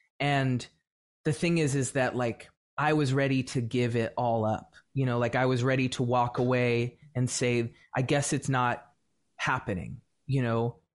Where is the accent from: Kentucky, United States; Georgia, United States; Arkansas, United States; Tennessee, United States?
Tennessee, United States; Nashville; It's not something that growing up in Nashville, Tennessee, that I was ever able to like dye my hair, wear earrings, paint my nails